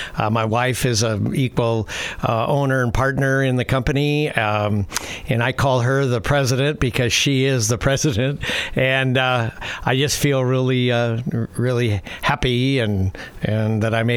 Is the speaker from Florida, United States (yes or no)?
no; Roseburg, Oregon, United States; I grew up in Roseburg. We graduated, and I graduated from high school in 64.